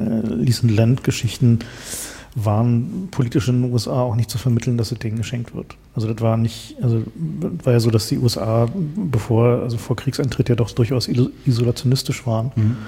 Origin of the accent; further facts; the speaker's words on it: Perleberg, Brandenburg, Germany; born there; aus Perleberg in Mecklenburg. Also ich habe da nie länger gewohnt